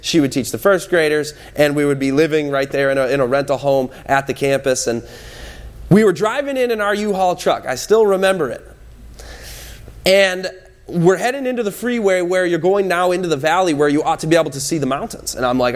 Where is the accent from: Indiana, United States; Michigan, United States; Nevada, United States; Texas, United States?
Michigan, United States; moved away as an adult; In 2004, I had the privilege to leave my home state of Michigan and visit this amazing, amazing place called California.